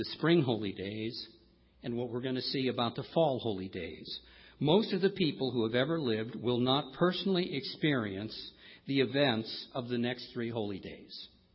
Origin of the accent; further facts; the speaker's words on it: United States; You know, I'm an American, and I read about what the founding fathers did